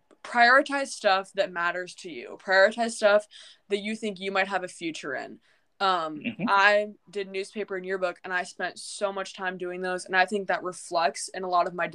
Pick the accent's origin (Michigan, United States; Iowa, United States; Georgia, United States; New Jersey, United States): Iowa, United States; Des Moines; I am from Des Moines, Iowa. I go to what I did attend, I guess I've graduated now, but I attended a private school in West Des Moines, Iowa.